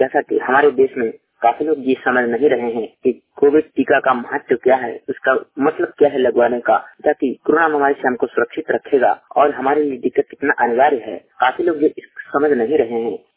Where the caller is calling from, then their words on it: Uttar Pradesh, India; मैं श्रमिक वाणी रिपोर्टर … लाबामा उत्तर प्रदेश से।